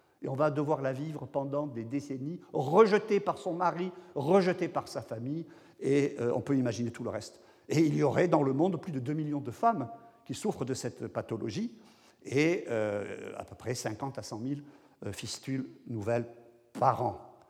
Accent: France; on sait les problèmes que ça a posé chez nous, en France.

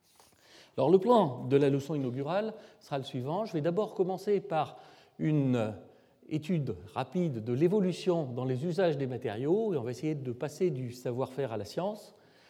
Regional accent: Clermont-Ferrand, Auvergne-Rhône-Alpes, France; born there; la cathédrale de ma ville natale, Clermont-Ferrand

